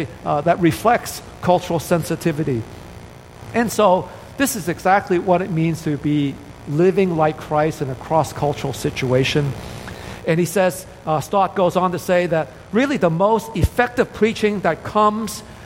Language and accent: English; United States; and I am a missionary from the United States, when we do missions work, it's difficult.